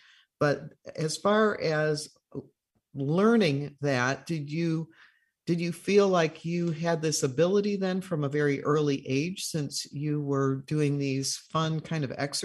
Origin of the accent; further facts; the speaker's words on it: Chicago, Illinois, United States; I'm from Chicago, Bears all the way.